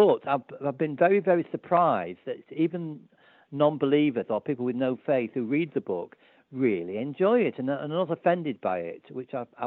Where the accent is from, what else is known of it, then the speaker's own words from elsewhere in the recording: Scunthorpe, Yorkshire and the Humber, United Kingdom; steel place to another steel place. And that's the background to the story, the two places I've lived in growing up in Scunthorpe